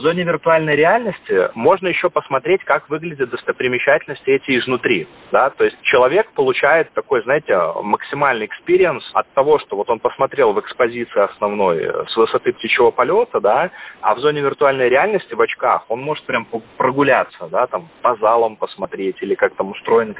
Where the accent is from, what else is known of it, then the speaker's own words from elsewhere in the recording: Minsk, Belarus; Мы с женой тогда жили в Москве и приехали в Минск к родителям в гости. То есть, а я сам минчанин.